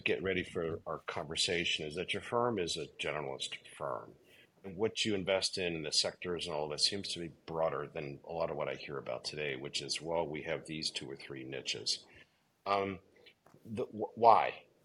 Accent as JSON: {"language": "English", "town": "Baltimore", "region": "Maryland", "country": "United States", "said": "So I am also an Eastern native, as listeners I hope have picked up. I'm from Baltimore."}